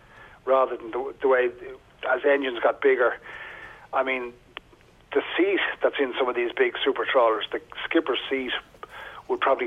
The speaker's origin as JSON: {"language": "English", "town": "Skerries", "region": "Leinster", "country": "Ireland", "said": "I'm from Skerries, and I remember the harbour in Skerries covered mm. in full of boats."}